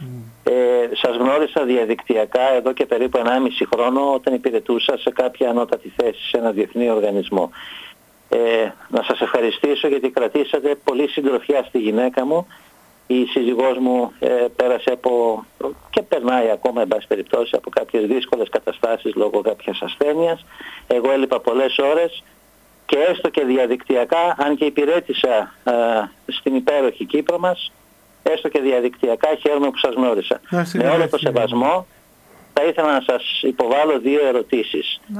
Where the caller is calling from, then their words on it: Athens, Attica, Greece; από Αθήνα.